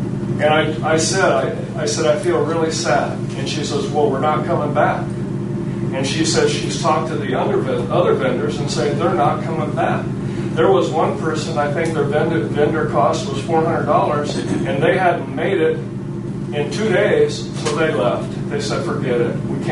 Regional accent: California, United States; I was raised on Lincoln County. I was raised on Los Angeles County fairs.

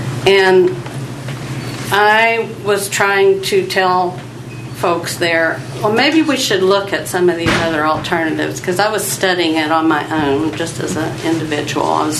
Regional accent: Depoe Bay, Oregon, United States; I'm from Depot Bay.

